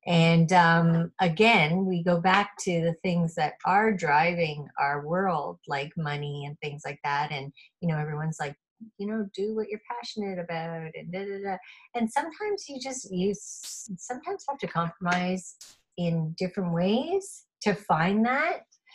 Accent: Oakville, Ontario, Canada; born there; now in Burlington, Canada; I was originally born in Oakville, Ontario, Canada, and and now I live in Burlington, which isn't too far away from Oakville.

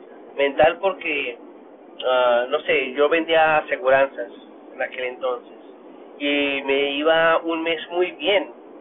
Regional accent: Bogotá, Colombia; now in Dallas, United States; Yo soy colombiano, de Bogotá, Colombia. Estoy acá en los Estados Unidos, en Dallas, hace 18 años, creo.

